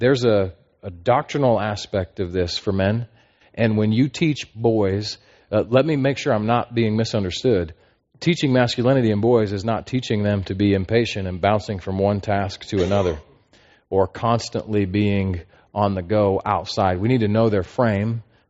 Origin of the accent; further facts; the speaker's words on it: Denver, Colorado, United States; I grew up a city boy and the country boy at heart. Okay, but I grew up in Denver metro area, went to a mega high school.